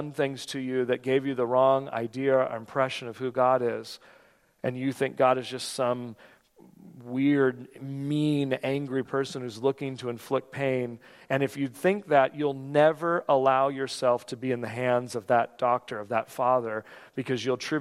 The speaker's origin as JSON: {"language": "English", "region": "California", "country": "United States", "said": "I'm from California, remember?"}